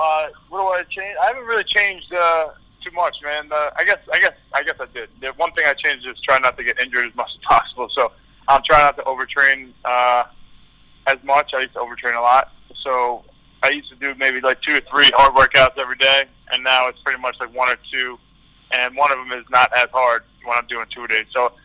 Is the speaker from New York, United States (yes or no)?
yes; New York, United States; obviously just being from New York, born and raised, and never being able to fight in my home state.